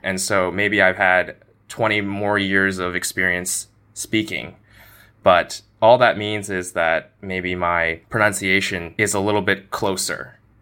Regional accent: Los Angeles, California, United States; So hi everybody … I was born and raised out here in the West Coast, Los Angeles.

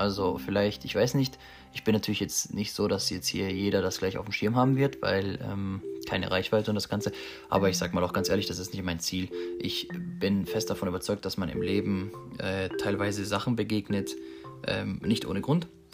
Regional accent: Baden-Württemberg, Germany; bin 20 Jahre jung, bald 21. Und bin zurzeit in der Ausbildung zum Optiker. Ich komme aus Baden-Württemberg.

